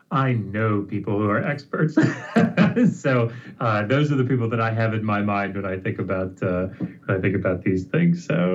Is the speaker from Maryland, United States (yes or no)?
yes; Maryland, United States; So, I ended up settling back where I grew up in Southern Maryland and doing construction